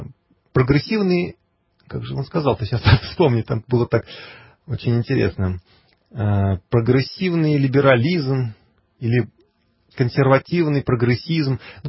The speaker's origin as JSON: {"language": "Russian", "region": "Kursk Oblast", "country": "Russia", "tie": "born or raised there", "said": "При том, что и то, и другое – это бывшая Курская губерния, и то, и другое – моя малая родина"}